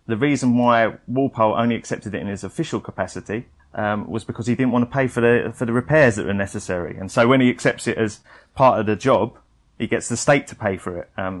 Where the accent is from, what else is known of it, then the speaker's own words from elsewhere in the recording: United Kingdom; even though, you know, we're British and we don't want to interfere with history.